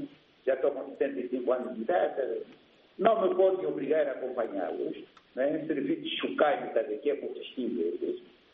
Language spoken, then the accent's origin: Portuguese; Angola; porque eu sou angolano